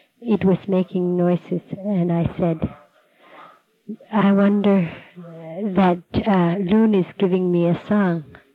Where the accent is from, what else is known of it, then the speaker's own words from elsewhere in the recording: Nuiqsut, Alaska, United States; I'm going down here. I'm from Nuiqsut.